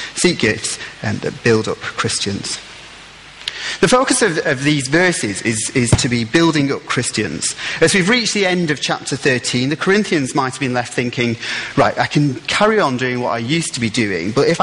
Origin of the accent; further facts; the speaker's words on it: North West England, United Kingdom; I'm from East Lancashire. We do things like cornet there and other brass instruments.